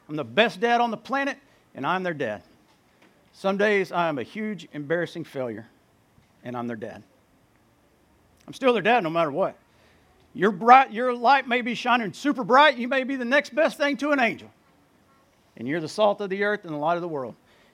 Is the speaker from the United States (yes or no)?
yes; Burleson, Texas, United States; And I grew up in Burleson, if y'all know where Burleson is.